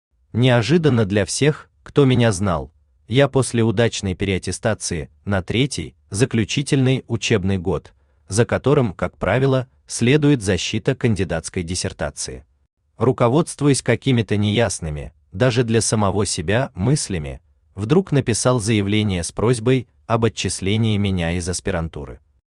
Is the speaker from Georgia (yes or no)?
no; Siberia, Russia; born there; а вот если бы я не родился в Сибири, то и вообще бы родиться не хотел.